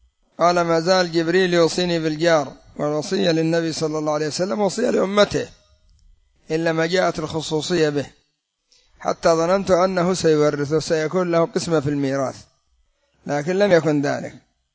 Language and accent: Arabic; Yemen; مثل هؤلاء الرافضة الذين يسمون أنفسهم عندنا في اليمن بالمسيرة القرآنية.